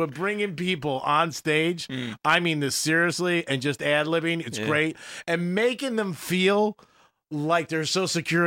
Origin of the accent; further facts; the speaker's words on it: New Jersey, United States; I grew up in the northern New Jersey, lived in the city for years